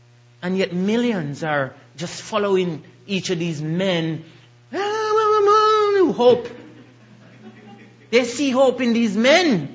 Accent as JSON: {"language": "English", "country": "Jamaica", "said": "originally I'm from Jamaica. So we have a saying back home."}